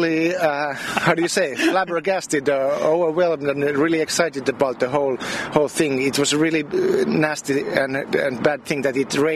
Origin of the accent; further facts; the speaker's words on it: Helsinki, Uusimaa, Finland; English is a second language; I come from Helsinki, Finland.